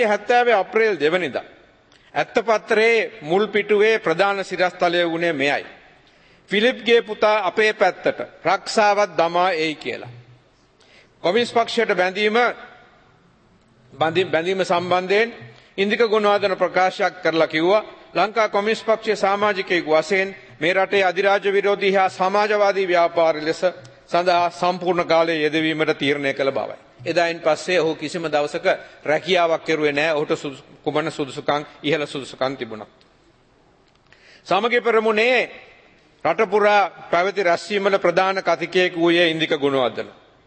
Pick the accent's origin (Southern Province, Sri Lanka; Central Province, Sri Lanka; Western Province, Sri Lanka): Central Province, Sri Lanka; Kandy; මහනුවර උඩිස්පත්තුවේ තමයි මගේ උපන් ගම, හැදිවැටුණු ගම.